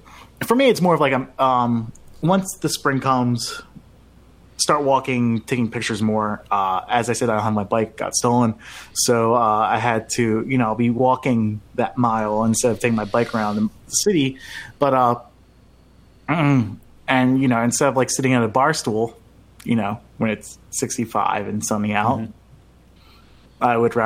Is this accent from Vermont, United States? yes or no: no; Philadelphia, Pennsylvania, United States; for me growing up in Philly, you don't really see any great blue herons flying around the concrete